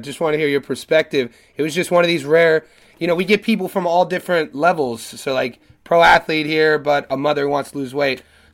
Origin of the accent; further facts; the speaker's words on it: Youngstown, Ohio, United States; I grew up in Youngstown, Ohio.